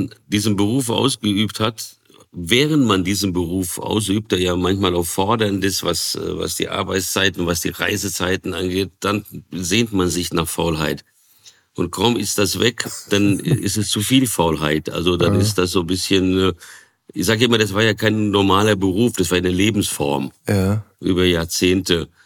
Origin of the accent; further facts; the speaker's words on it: Brazil; da als ich als Säugling oder als Kind in Brasilien aufgewachsen bin